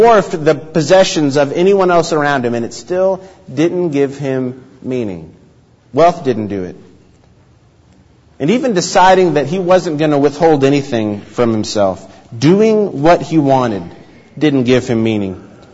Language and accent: English; Memphis, Tennessee, United States; Growing up in the Memphis area, obviously, very familiar with … with the landmark in Memphis, Graceland.